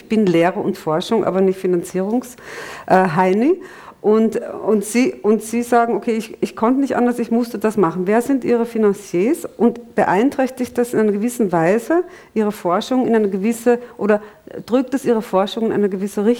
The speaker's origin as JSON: {"language": "German", "region": "North Rhine-Westphalia", "country": "Germany", "said": "Westfalen. Ich bin Westfalen, ja."}